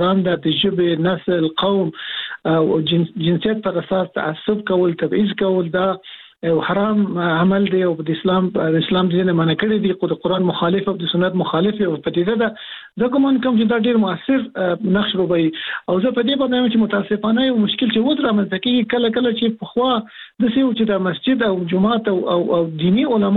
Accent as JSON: {"language": "Pashto", "country": "Afghanistan", "said": "مونږ مسلمانان یو، په افغانستان کې په دریمه دایره کې مونږ افغانان یو،"}